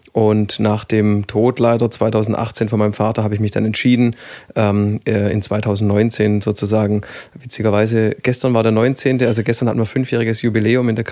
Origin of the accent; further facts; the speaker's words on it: Flein, Baden-Württemberg, Germany; also born or lived in Heilbronn; Also ich komme auch ursprünglich aus Heilbronn bzw. Flein. Ich würde schon sagen, ich bin so ein kleiner Urfleiner.